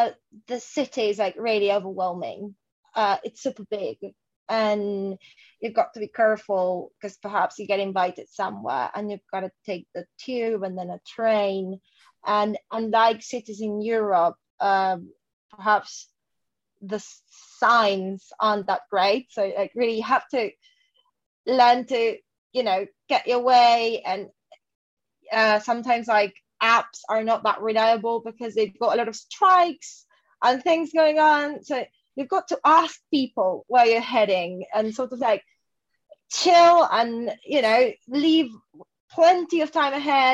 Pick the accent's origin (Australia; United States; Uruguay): Uruguay; Montevideo; I'm from Montevideo. So obviously I've been to Buenos Aires many times. So it was my first time sort of living in Buenos Aires because we were there for 2 entire months.